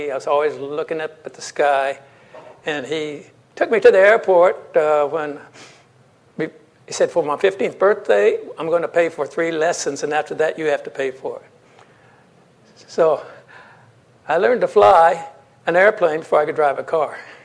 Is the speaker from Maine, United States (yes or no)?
no; Texas, United States; born there; I was born in Texas. You can tell by my accent. And my wife was born in Oregon.